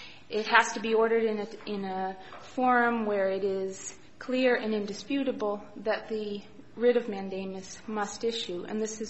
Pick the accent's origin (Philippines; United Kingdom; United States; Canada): United States; Bozeman, Montana; I'm from Bozeman, Montana